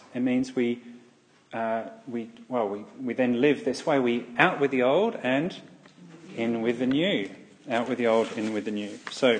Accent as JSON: {"language": "English", "region": "England", "country": "United Kingdom", "tie": "born or raised there", "said": "when I was growing up in England, he was very popular on the morning TV shows."}